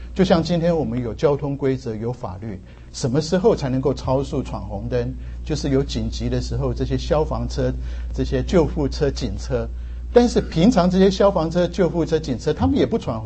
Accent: Taiwan; now in United States; 我从台湾来，我第一个就被这边四季所吸引

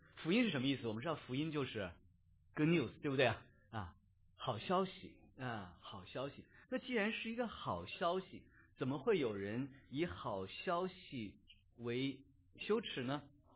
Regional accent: China; 我们在国内读书从小长大，在座我们好多弟兄姊妹跟我一样，叫生在新中国，长在红旗下

